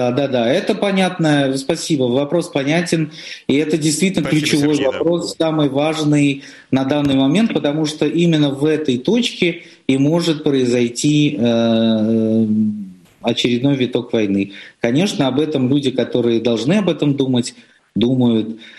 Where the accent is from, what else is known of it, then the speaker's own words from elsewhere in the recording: Kazakhstan; born there; я родился в Казахстане